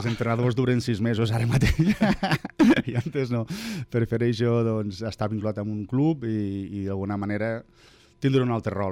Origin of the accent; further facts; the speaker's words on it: Tàrrega, Catalonia, Spain; aquí a Tàrrega tenim dos campions del món, no?